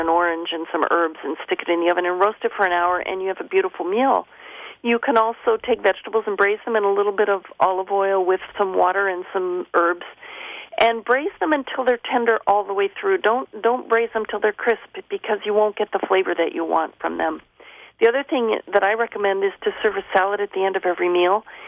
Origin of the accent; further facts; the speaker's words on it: Pacific Northwest, United States; now in France; I consider the Pacific Northwest my home.